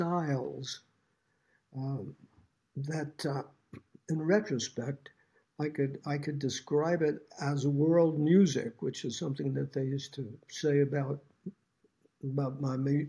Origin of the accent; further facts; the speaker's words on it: New York, United States; because I grew up in New York. So New York was one of the places where vocal groups were common in all the boroughs.